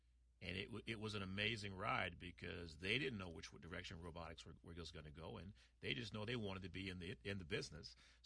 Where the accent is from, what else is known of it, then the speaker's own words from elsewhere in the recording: New York City, New York, United States; I am from the city of New York. I am from Queens, Brooklyn, New York.